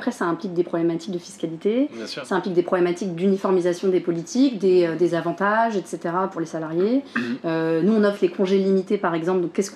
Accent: France; Moi en tant que française, je peux pas partir une année complète

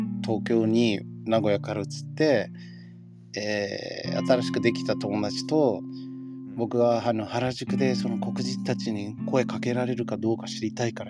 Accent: United States; now in Tokyo, Japan; やっぱ見てくれが日本だけどアメリカで育ってるから

